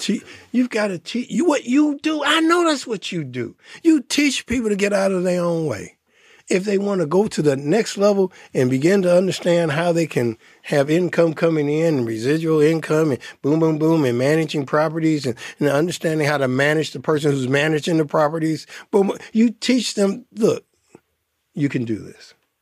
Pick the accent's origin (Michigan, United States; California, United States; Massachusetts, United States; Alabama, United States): Michigan, United States; Detroit; I'm from Detroit. I went to live in Ann Arbor. I worked for the University of Michigan for 34 years